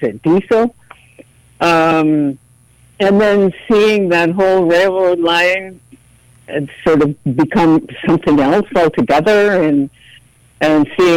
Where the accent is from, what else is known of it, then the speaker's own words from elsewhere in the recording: Fort McMurray, Alberta, Canada; born there; because I was born in Fort McMurray.